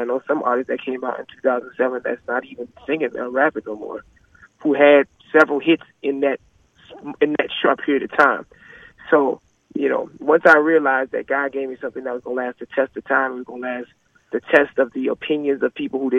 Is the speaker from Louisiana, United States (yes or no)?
yes; Louisiana, United States; I come from Louisiana where I've never had a financial investor.